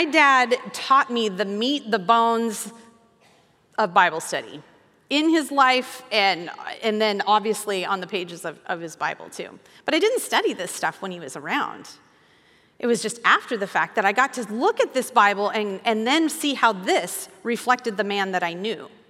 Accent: Wyoming, United States; We had a saying, I'm from Wyoming, and so when you're going to go outside and get the work done, put your boots on.

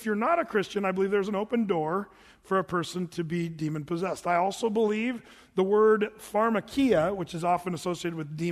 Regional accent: California, United States; I shouldn't say that because we're all from California.

